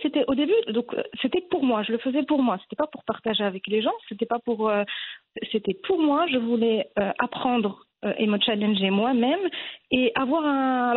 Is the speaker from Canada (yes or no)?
no; Morocco; moved away as an adult; now in France; Moi, j'ai grandi au Maroc. J'ai un parcours classique. Hein. J'ai eu mon bac au Maroc. Je suis partie faire mes études à Paris en télécommunication.